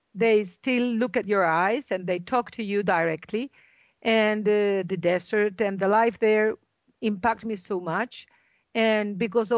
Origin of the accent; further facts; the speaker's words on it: Mallorca, Balearic Islands, Spain; English is a second language; moved away as an adult; now in Libya; I am Spanish. I am from Mallorca, and I went to Libya about 5 years ago